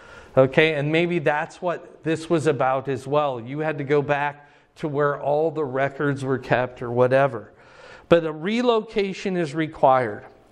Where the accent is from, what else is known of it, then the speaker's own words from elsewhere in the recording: Fort Dodge, Iowa, United States; also born or lived in Arizona / Cedar Rapids; Well, I graduated high school in Cedar Rapids. Maybe that's your home city. Well, no. Well, you grew up in Fort Dodge, right? Yes.